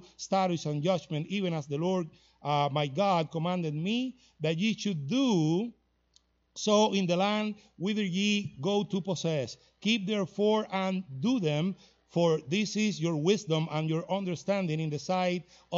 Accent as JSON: {"language": "English", "country": "Cuba", "said": "There in the back, we are not from Mexico. We are from Cuba, okay? We are Cubans, and yes, we eat tacos, but we don't have tacos in Cuba."}